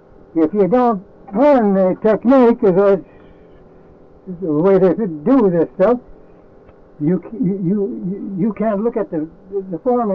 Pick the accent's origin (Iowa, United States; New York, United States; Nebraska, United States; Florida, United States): Nebraska, United States; La Platte; born there; now in Alaska, United States; I was born in La Platte, Nebraska.